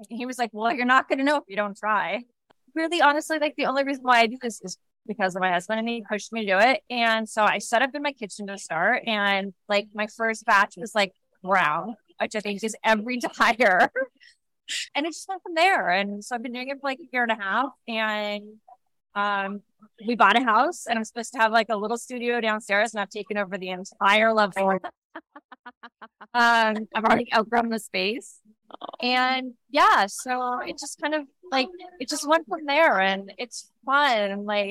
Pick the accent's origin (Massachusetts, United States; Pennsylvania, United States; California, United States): California, United States; Los Angeles; now in Minneapolis, United States; I live in Minneapolis, but I'm actually a California native. Wound up in Minneapolis 3 years ago. I know everyone says I'm crazy, like, how did I go from sunny LA to Minneapolis?